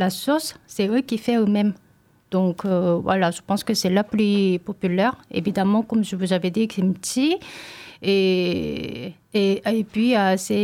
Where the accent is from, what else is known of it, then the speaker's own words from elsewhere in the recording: Seoul, South Korea; French is a second language; moved away as an adult; also born or lived in New Caledonia; now in Poitiers, France; ça fait 5 ans que je suis arrivée en France. Avant, évidemment, j'ai grandi à étudier à Séoul en tourisme. Après, je suis partie en Nouvelle-Calédonie